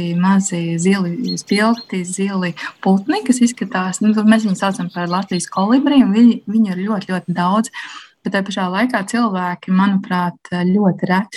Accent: Aknīste, Jēkabpils Municipality, Latvia; also born or lived in Pierīga; Mēs abi ar Ričardu pārcēlāmies no Pierīgas uz manu dzimto pusi mazpilsētu Aknīsti ar mērķi dzīvot laukos, šeit audzināt savus bērnus.

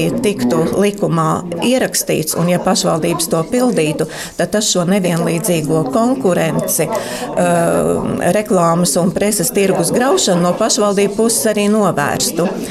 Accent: Bauska Municipality, Latvia; es esmu no Bauskas reģiona

